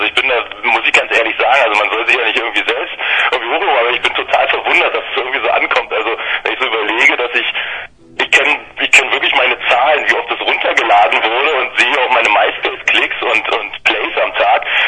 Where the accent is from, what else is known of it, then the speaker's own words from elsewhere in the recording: Berlin, Germany; wo ich hier gerade praktisch in meiner Heimatstadt.